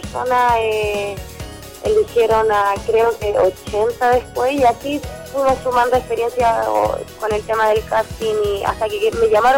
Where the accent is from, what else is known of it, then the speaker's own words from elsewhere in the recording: Curicó, Maule, Chile; que vengo de Curicó, que estas son mis raíces, y también dejar bien parado Curicó.